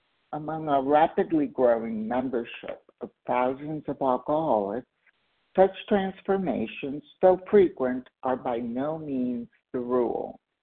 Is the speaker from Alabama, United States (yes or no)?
no; California, United States; I am from California, and I am recovered for today.